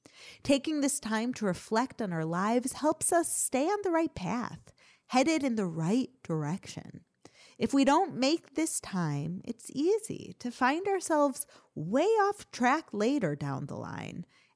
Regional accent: Chicago, Illinois, United States; I grew up in Chicago, and I remember all the hype around making New Year's resolution for the new year on January 1st.

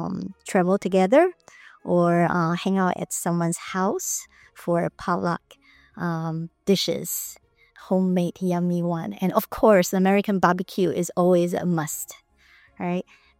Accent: Taiwan; And I'm originally from Taiwan, but I'm also a U.S. citizen.

